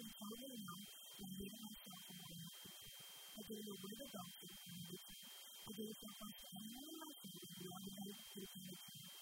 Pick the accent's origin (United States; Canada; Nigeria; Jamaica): Canada; Newfoundland and Labrador; I was raised in Labrador with my dad, mom, and sisters.